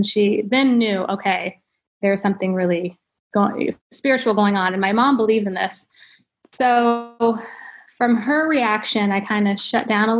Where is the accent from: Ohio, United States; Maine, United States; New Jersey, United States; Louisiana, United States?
Ohio, United States; now in California, United States; So I'm very proud that I'm from Ohio.